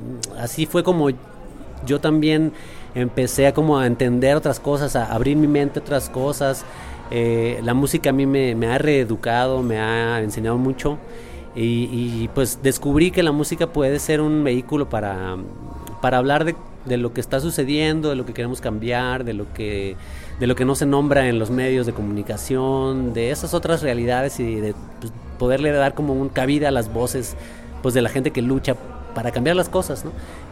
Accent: Mexico; la música a mí me enseñó mucho de lo que pasaba en mi país. O sea, en mediados del 94, cuando fue el alzamiento del movimiento zapatista

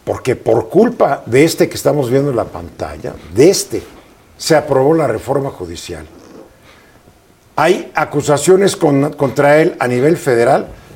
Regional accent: Mexico; Somos los mexicanos.

